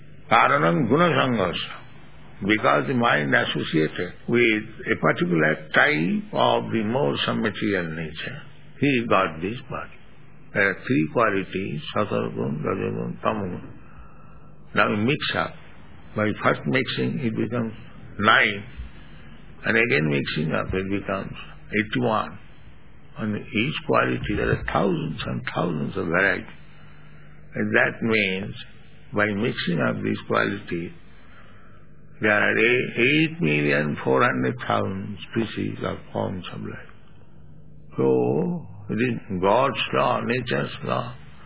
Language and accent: English; India; English is a second language; Now just like you are Canadian, I am Indian